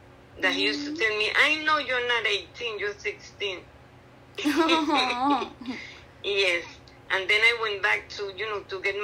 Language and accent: English; Puerto Rico; now in New York, United States; I used to live, I told you, when I came from Puerto Rico, that was, I lived in 103rd Street. That was 87 West 103rd Street. That doesn't exist anymore. Yeah. But then we moved to 109th Street.